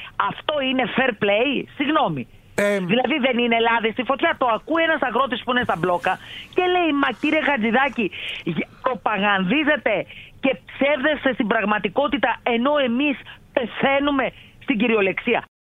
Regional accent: Kileler, Thessaly, Greece; επειδή κατάγομαι από το Δήμο Κιλελέρ

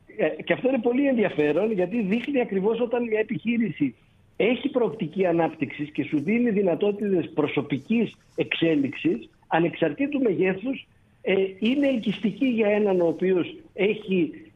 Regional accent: Greece; Θα το μεγαλώσω σε μια ξένη χώρα ή θα το μεγαλώσω στην πατρίδα μου για να αποκτήσει την ελληνική παιδεία και κουλτούρα.

